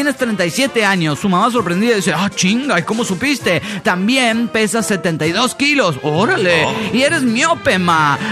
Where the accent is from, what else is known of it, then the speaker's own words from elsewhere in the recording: Querétaro, Mexico; de Querétaro, México.